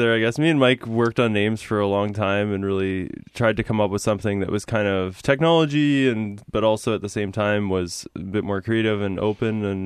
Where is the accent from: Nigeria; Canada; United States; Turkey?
Canada; Winnipeg, Manitoba; I'm also from Winnipeg, born and raised